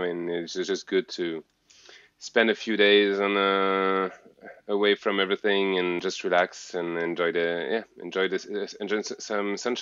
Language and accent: English; Geneva, Switzerland; also born or lived in Iceland; Yeah, born and raised in Geneva.